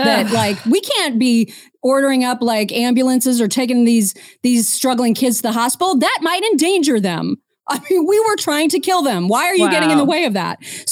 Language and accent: English; Indiana, United States; That's my neck of the woods. I grew up in northern Indiana.